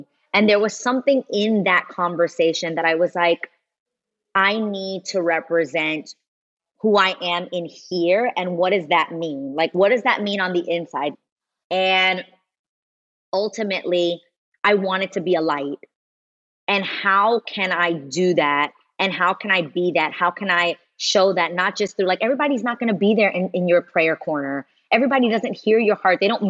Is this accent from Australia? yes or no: no; New York City, New York, United States; Like, I'm a girl from New York City. Like, this is authentic to who I am. But I also recognize that there isn't one way to be Latina.